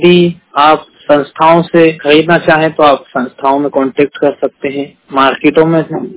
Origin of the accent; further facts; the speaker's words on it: Madhya Pradesh, India; मध्य प्रदेश से हूँ।